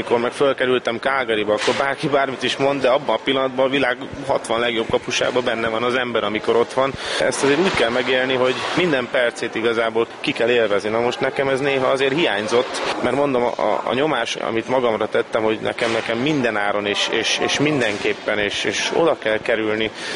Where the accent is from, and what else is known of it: Budapest, Hungary; born or raised there